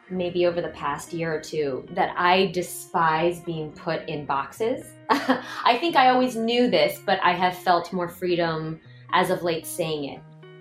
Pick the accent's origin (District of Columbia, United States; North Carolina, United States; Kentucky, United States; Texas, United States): District of Columbia, United States; Washington; I grew up in and around Washington, D.C., and growing up there, it was incredible, and I say that because of the cultural diversity. I was always surrounded by many cultures, many races.